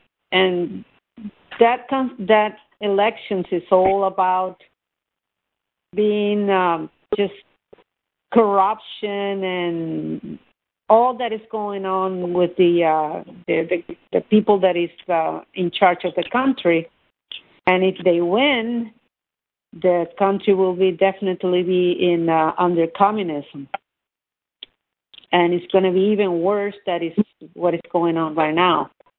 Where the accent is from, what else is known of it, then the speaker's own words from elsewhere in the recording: Venezuela; English is a second language; I don't know if you all know that I'm from Venezuela